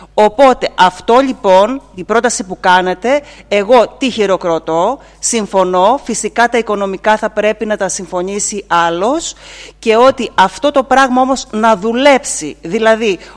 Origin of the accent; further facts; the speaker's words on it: Kato Zakros, Crete, Greece; γιατί είμαι από την Κάτω Ζάκρο